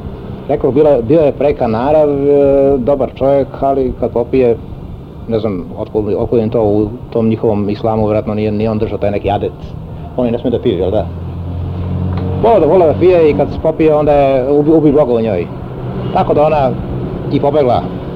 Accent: Austria; born there; To mesto o kome govorim u pesmi, gde sam ja i rođen, zapravo je logor Kecefal, tako se zove, u mestu Selamze. To je sada neko turističko-skijaško mesto u Austriji.

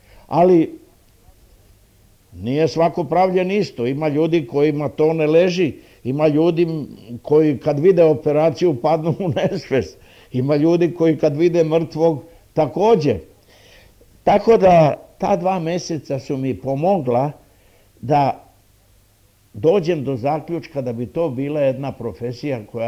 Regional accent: Ruma, Vojvodina, Serbia; born there; Rođen sam slučajno u Rumi, zato što mi je otac bio sa službom u Rumi. Inače, otac mi je Šumadinac, majka mi je rodom iz Niša bila.

